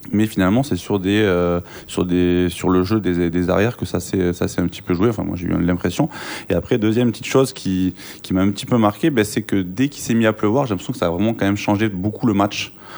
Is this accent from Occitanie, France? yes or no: yes; Toulouse, Occitanie, France; parce que je suis originaire de Toulouse